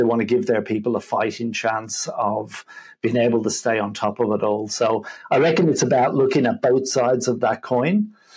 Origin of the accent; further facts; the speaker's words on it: Dublin, Leinster, Ireland; So I was born in Ireland, in Dublin, and, you know, been raised Catholic Irish.